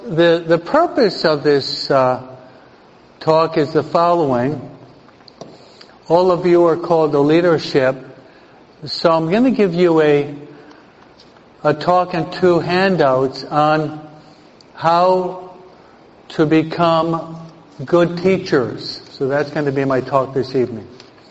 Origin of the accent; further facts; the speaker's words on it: East Coast, United States; I'm betraying my age, right? I'm from the East Coast